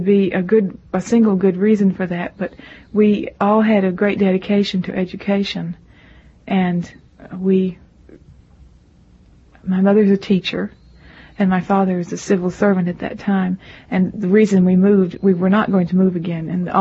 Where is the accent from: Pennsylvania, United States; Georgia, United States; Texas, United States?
Georgia, United States; also born or lived in Brunswick, Georgia; No, I've lived all over Georgia.